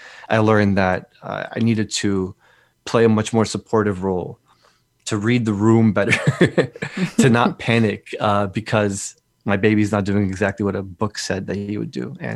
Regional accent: Newark, New Jersey, United States; I grew up in Newark, New Jersey in the 90s, which is very scary place to be in the 90s.

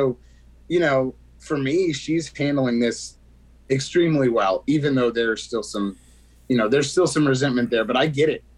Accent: Texas, United States; I grew up in West Texas. Football was everything.

